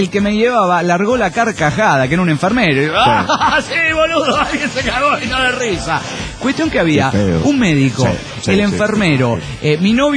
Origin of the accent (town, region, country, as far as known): Mexico City, Mexico